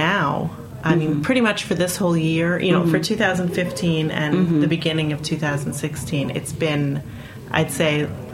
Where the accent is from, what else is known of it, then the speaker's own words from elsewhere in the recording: New York, United States; accent: New York; Now I'm going to use my New York accent.